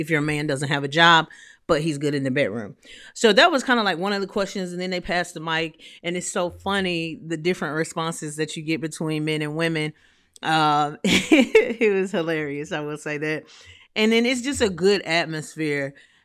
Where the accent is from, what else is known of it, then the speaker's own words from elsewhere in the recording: Atlanta, Georgia, United States; I am you y'all know I'm from Atlanta, so I love A-Town Wings.